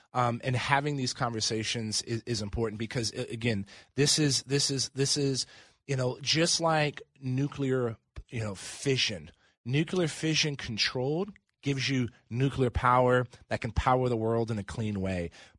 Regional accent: United States; born there; I'm lucky to have been born in America.

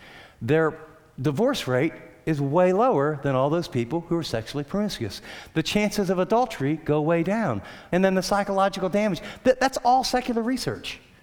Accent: United States; born there; And I was born in America.

